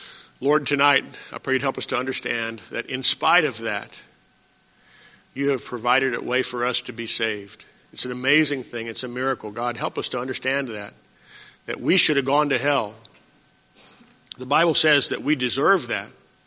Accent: Texas, United States; And since I was born very near Texas and grew up in Texas, I guess I kind of lean towards the Astros, the Houston Astros.

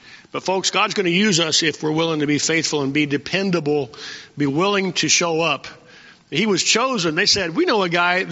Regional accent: Odenton, Maryland, United States; Well, I'm from Odenton, Maryland.

